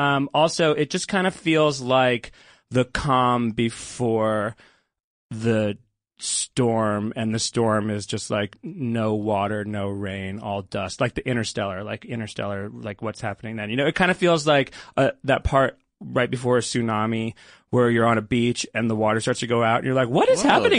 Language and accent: English; Rhode Island, United States; I am from Rhode Island, and I am not a Patriots fan